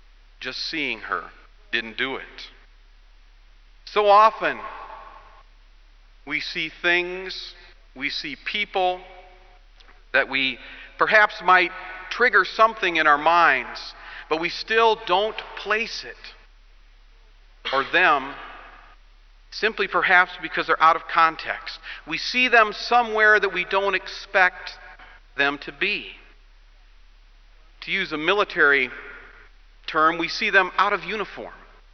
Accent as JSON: {"language": "English", "town": "Sturgis", "region": "Michigan", "country": "United States", "tie": "born or raised there", "said": "I was working at a curtain rod factory in my hometown of Sturgis, Michigan."}